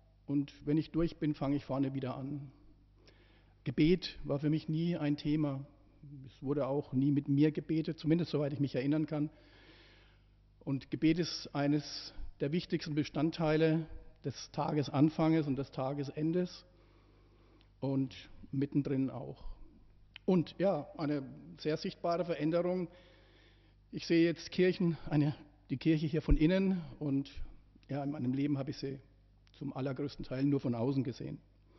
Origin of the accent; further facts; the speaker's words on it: Euerfeld, Bavaria, Germany; ich bin aus Euerfeld und 59 Jahre alt